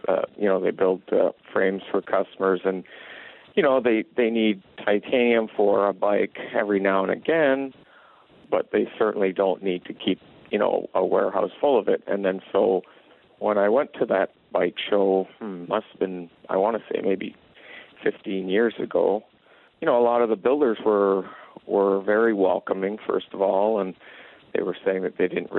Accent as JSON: {"language": "English", "town": "Ottawa", "region": "Ontario", "country": "Canada", "tie": "born or raised there", "said": "I grew up in Ottawa, Ontario, you know, like any other Canadian kid. I played hockey and a whole bunch of other sports."}